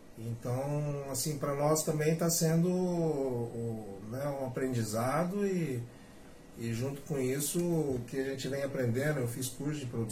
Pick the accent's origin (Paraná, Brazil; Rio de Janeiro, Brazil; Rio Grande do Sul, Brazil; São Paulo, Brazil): Paraná, Brazil; Londrina; Sou londrinense, nascido aqui.